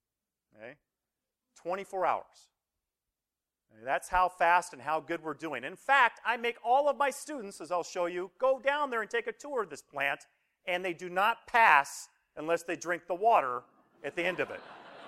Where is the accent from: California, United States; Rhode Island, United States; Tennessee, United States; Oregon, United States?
Oregon, United States; I did not grow up there. Okay? I grew up in Oregon, where there's lots of water.